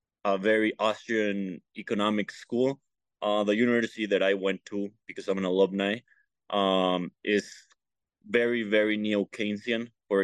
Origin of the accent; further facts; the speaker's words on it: Mexico City, Mexico; I am from Mexico City. I'm right here in Mexico City.